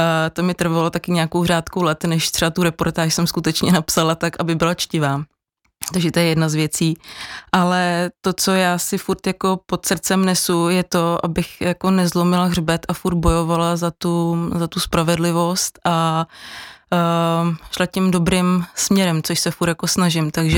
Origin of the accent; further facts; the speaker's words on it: Šumava, Czechia; Ale já úplně nejsem srdcem rodilý Pražák, takže mě to furt táhlo zpátky na Šumavu.